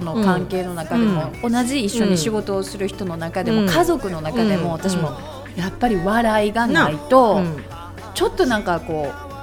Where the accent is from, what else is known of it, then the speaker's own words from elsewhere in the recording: Kansai, Japan; あの2人とも関西人だからですかね